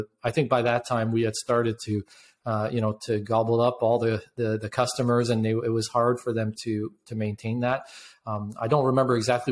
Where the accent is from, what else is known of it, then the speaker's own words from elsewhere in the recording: Canada; So as a Canadian, we had to get an E1 visa, which is a visa that allows us to work in the United States.